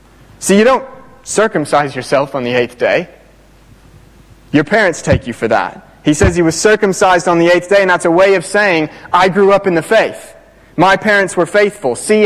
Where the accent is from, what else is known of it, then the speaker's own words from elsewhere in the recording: Oklahoma, United States; Now, growing up in Oklahoma, I saw this verse everywhere, from the football locker room, as if it was a promise that God would grant us victory in the game.